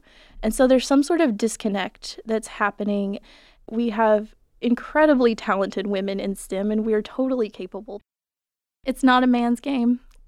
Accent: Maynardville, Tennessee, United States; So I was raised in Maynardville, Tennessee, which is about maybe 30 miles north of Knoxville. The school I went to was very small.

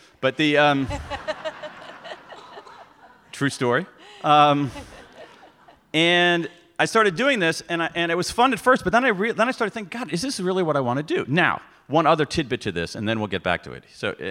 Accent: Midwest, United States; And so I grew up in the Midwest, very, very middle-class family.

